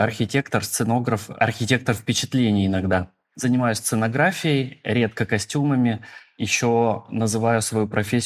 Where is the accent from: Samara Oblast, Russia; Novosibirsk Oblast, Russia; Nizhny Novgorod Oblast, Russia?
Novosibirsk Oblast, Russia; Novosibirsk; Театрального вуза в Новосибирске тогда не было, я сам из Новосибирска.